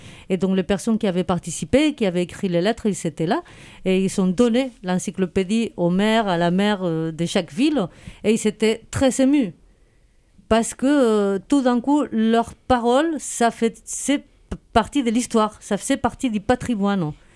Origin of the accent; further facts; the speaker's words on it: Spain; Je suis espagnole